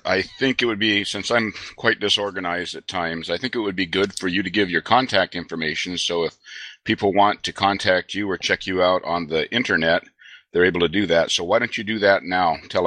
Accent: Oregon, United States; I'm from Oregon in the U.S.

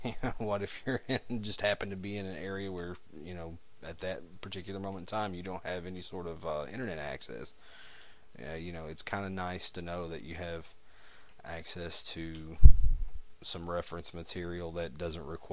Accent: United States; accent: hillbilly; between the janky microphone and my terrible hillbilly accent, you can understand most of what I'm saying

